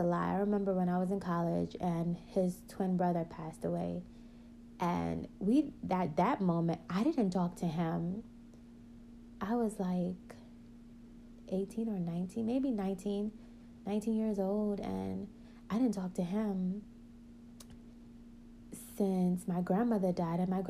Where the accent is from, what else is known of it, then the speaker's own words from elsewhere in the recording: Queens, New York, United States; growing up in New York, we grew up in Queens, and it was a small world.